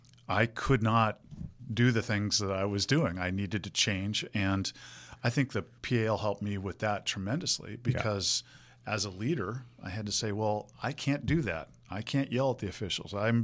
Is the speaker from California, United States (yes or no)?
yes; San Francisco, California, United States; from elementary school, growing up in San Francisco, CYO, all the way through.